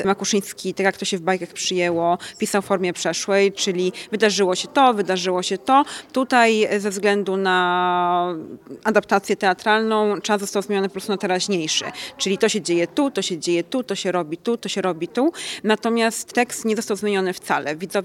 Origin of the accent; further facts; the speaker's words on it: Gdynia, Pomeranian Voivodeship, Poland; Ja pochodzę z Gdyni, wychowałam się tutaj, więc przestrzeń jest bardzo podobna do mieszkania, w którym ja się wychowywałam.